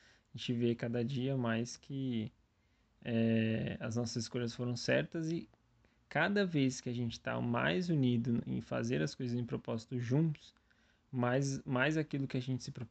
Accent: Santo André, São Paulo, Brazil; Santo André, interior de São Paulo.

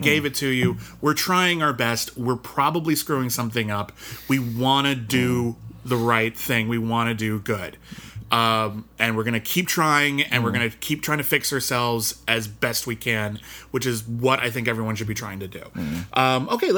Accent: East Coast, United States; I'm from the East Coast and I grew up in a crappy little hick town where you had to learn to fight

